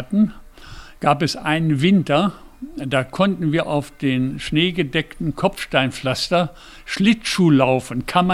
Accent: Braunschweig, Lower Saxony, Germany; born there; Wie ich bin in Braunschweig zwar geboren, Kriegs und so weiter.

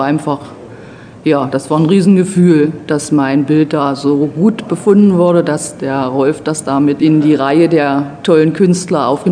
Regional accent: Lower Saxony, Germany; Die süße Tour läuft zwischen Sachsen-Anhalt und Niedersachsen und immer entlang der Zuckerfabriken und der Zuckerrübenforschung. Und da ist ja auch meine Heimat.

